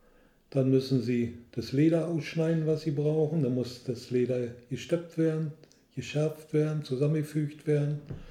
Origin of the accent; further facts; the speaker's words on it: Prenzlau, Brandenburg, Germany; ich komme aus Prenzlau